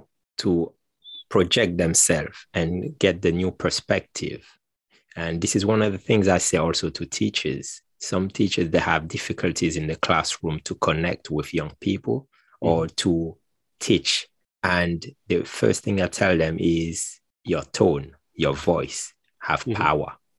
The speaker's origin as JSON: {"language": "English", "country": "Martinique", "moved": "yes", "said": "When I first came here, I was fresh from Martinique. And, you know, there's something back home that we are very proud of is our voice."}